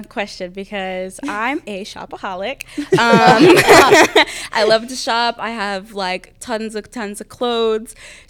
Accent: Georgia, United States; because I'm from Northern Georgia, so we do get a little, you know, brisk.

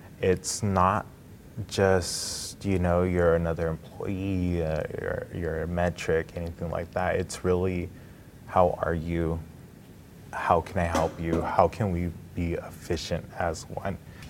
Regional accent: Fresno, California, United States; I am currently 24. I'm from Fresno, California

